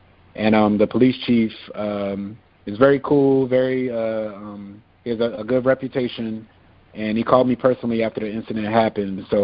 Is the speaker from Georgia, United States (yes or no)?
yes; Atlanta, Georgia, United States; also born or lived in Pennsylvania; I was born in Pennsylvania. Both of my parents were in the military, so I moved around my whole life until I got to Georgia, and that's where I went to high school in Atlanta, Southwest Cab High School.